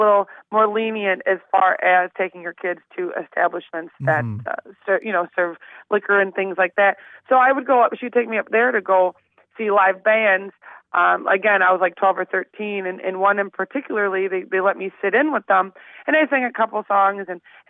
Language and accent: English; Waukegan, Illinois, United States; So I am originally from Waukegan, Illinois, which is about, let's see, it's about 45 minutes north of the Loop. It's in Lake County, which is right next door to Cook County, Chicago County.